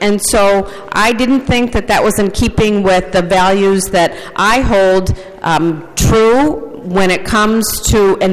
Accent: Minnesota, United States; and I am proud as a Minnesotan that we're a nonprofit state

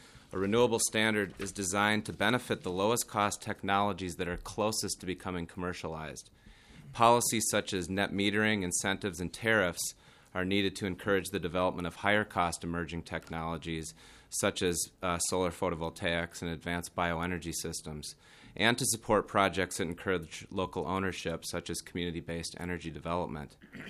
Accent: Edina, Minnesota, United States; now in Massachusetts, United States; While I currently live and work in Massachusetts, I'm a native of Minnesota. I grew up in Edina, and I went to college at Gustavus.

